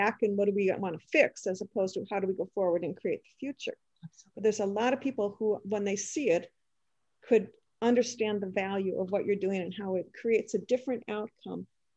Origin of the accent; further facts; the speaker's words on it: Minneapolis, Minnesota, United States; And I'm from Minneapolis, and Minneapolis has just had the George Floyd incident.